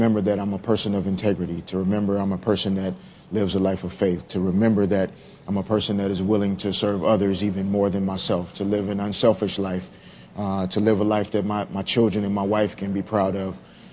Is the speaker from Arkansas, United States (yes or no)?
yes; Little Rock, Arkansas, United States; which was instilled in me as a young kid growing up in Little Rock, you know, in Arkansas by my parents